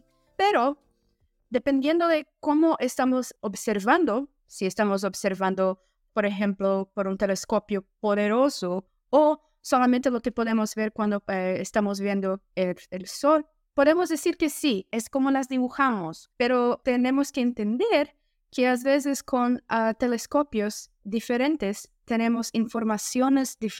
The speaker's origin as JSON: {"language": "Spanish", "country": "Brazil", "said": "soy originalmente de Brasil y estoy trabajando en el Morrison Planetario como presentadora."}